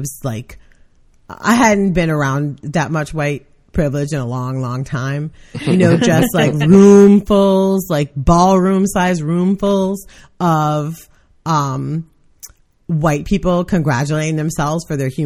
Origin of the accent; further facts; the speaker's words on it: Brooklyn, New York, United States; And it was it was in my hometown of Brooklyn, New York.